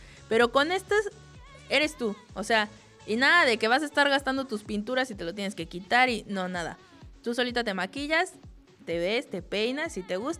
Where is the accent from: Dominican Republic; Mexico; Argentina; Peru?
Mexico; now in Spain; nosotras somos de México, somos mexicanas